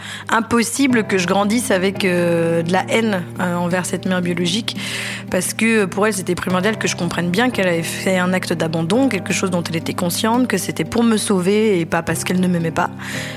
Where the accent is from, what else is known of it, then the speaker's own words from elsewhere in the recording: Guatemala; qui connaît mieux que moi mon pays d'origine, le Guatemala